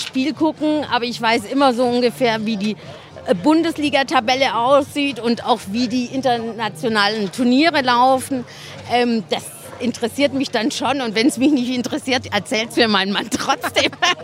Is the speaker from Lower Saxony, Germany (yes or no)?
no; Baden-Württemberg, Germany; moved away as an adult; now in Switzerland; weil ich auch nahe der Schweizer Grenze am Bodensee aufgewachsen bin.